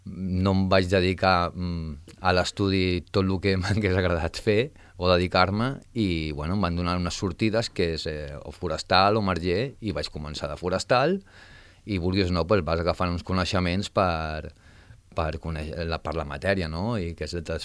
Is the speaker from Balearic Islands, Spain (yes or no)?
yes; Balearic Islands, Spain; Que ja, pues, jo vinc de Mallorca